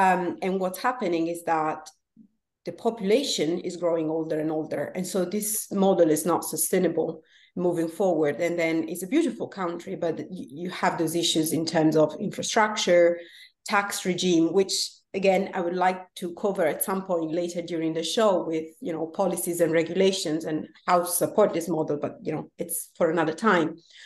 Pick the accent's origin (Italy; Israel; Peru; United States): Italy; English is a second language; I was reading a bit of statistics about Italy, my home country, a few days ago.